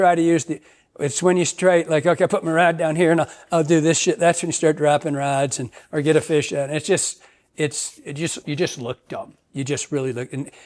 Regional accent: Michigan, United States; I mean, I'm thinking about the Manistee where I grew up in Michigan, the upper Manistee.

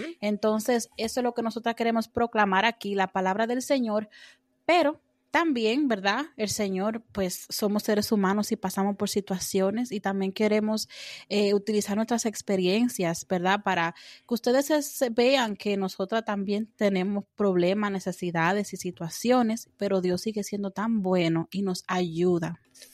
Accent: Dominican Republic; now in United States; Yo vengo de la hermosa tierra, República Dominicana, esa bella isla, ¿verdad? Tengo 28 años como tú, Jennifer. Tengo aquí bastante tiempo, ya vine bastante jovencita a Estados Unidos.

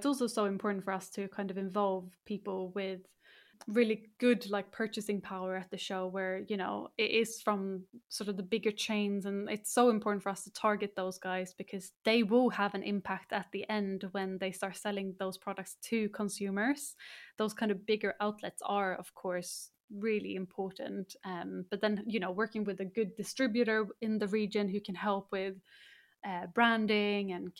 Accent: Stockholm, Stockholm County, Sweden; because of course I'm based in Stockholm. So yeah, it's coming back to my hometown for the first time as well.

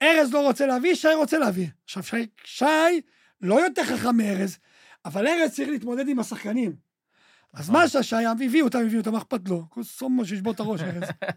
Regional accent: Lod, Central District, Israel; אנחנו גדלנו במעברות בלוד.

